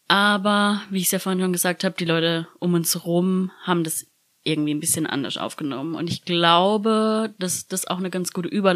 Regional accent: Southern Germany, Germany; also wir kommen hier aus dem Süden Deutschlands, das heißt, wir feiern hier Fasnacht.

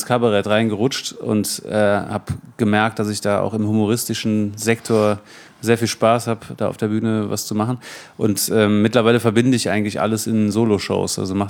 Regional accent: North Rhine-Westphalia, Germany; also born or lived in Cologne; Ich bin hier geboren in Köln.

